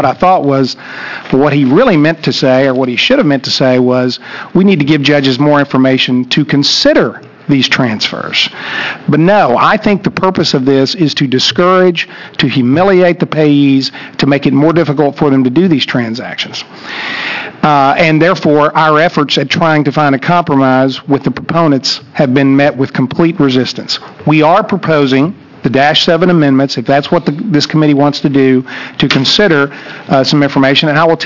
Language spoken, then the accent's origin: English; Texas, United States; I'm from Texas and we talk slow